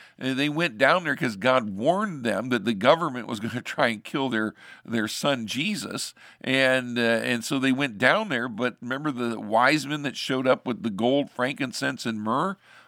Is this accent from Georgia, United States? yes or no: no; Ohio, United States; I had to pay out-of-state tuition because I was from Ohio going to school in Colorado.